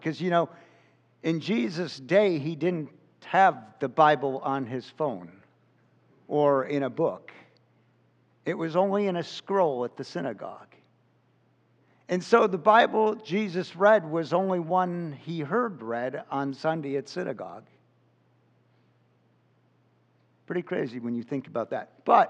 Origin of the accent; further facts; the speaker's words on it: Chicago, Illinois, United States; Now, see, I grew up in Chicago. And as a kid, I would ride the city bus, the CTA, the Chicago Transit Authority.